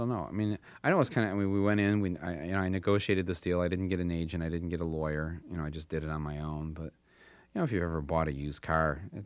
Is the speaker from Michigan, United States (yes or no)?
yes; Flint, Michigan, United States; I grew up in Flint, Michigan, the hometown of General Motors